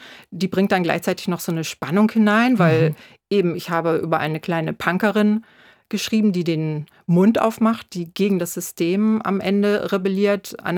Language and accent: German; Pinneberg, Schleswig-Holstein, Germany; Nun, ich komme ja aus Pinneberg, Schleswig-Holstein. Das war jetzt nicht so die Kernzelle des Punk und ich auch nicht.